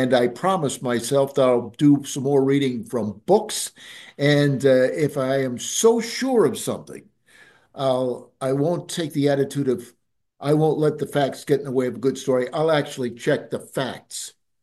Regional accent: Chicago, Illinois, United States; I know people in Southern Illinois don't like to hear this. I'm from Chicago. Anyway, in Chicago, when I was a kid, we had the three networks

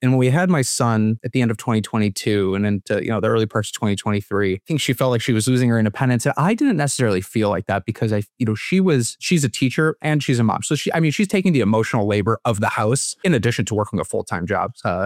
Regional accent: Chicago, Illinois, United States; Born and raised in Chicago. Live up in the Chicago suburbs with my wife.

